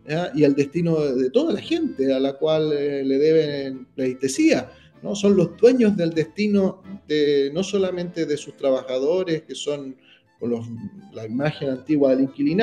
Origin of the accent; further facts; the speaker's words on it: Curicó, Maule, Chile; Yo soy de Curicó, por eso es que lo entiendo tanto, estando muy cerca de San Fernando.